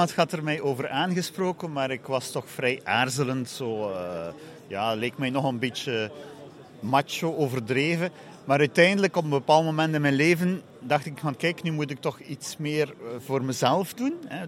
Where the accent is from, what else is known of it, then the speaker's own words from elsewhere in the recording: Flanders, Belgium; ik ben Vlaming